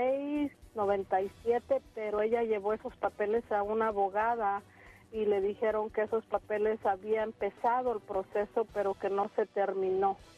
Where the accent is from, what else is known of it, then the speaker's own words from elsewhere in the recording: Mexico; No, somos mexicanas, no tenemos nada de eso.